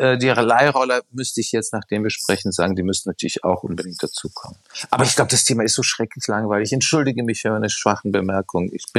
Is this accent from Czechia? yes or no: yes; Prague, Czechia; Ich war gerade in Prag, was meine Heimatstadt ist, wo ich auch manchmal öfters bin.